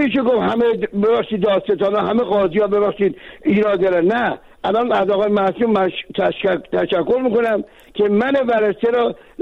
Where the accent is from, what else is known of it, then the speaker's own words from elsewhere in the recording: Mashhad, Razavi Khorasan, Iran; از مشهد هستم